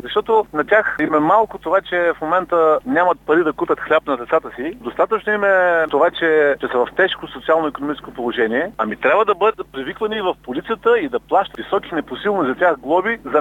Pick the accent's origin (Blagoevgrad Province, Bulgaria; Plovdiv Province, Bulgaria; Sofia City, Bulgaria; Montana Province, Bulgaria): Blagoevgrad Province, Bulgaria; Ribnovo; born there; Аз съм роден в Рибново, от 3000 души, живеещи в Рибново, половината ми са родини.